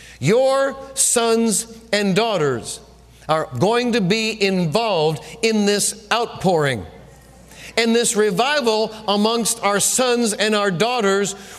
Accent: Mineola, New York, United States; I said, when I was a child, I grew up in Mineola, Long Island.

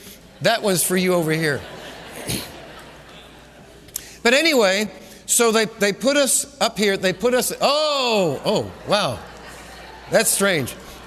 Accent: New England, United States; But I was, you got to understand, I was from the Northeast. I was a Yankee.

